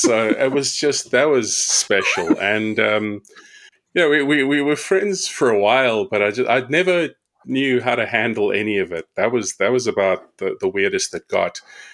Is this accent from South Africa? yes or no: yes; South Africa; now in Navan, Ireland; Well, originally from South Africa, moved to Ireland about 3 years ago. So living here now in the delightful metropolitan powerhouse that is Navan.